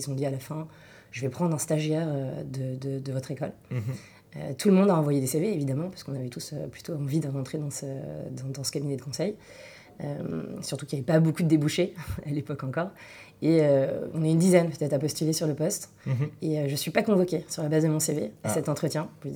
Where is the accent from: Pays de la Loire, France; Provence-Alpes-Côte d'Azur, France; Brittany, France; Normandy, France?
Brittany, France; Pénestin; Je suis originaire de Pénétin, une bourgade, un petit village au bord de mer dans le 56.